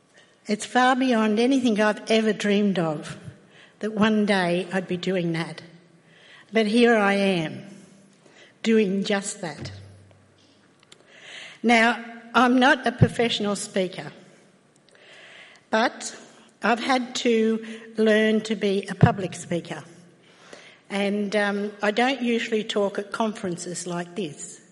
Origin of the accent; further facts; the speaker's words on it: New South Wales, Australia; I come from the Diocese of Maitland, Newcastle, in New South Wales. It's about 2.5 hours from here, Sydney. I lived at Raymond Terrace when I was first married